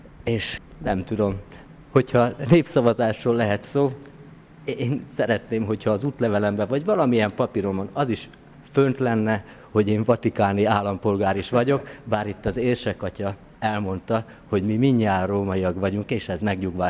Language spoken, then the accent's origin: Hungarian; Hungary; Megmondom őszintén, én igaz magyar embernek érzem magam, bár azt a jó Isten tudja, hogy én milyen magyar ember vagyok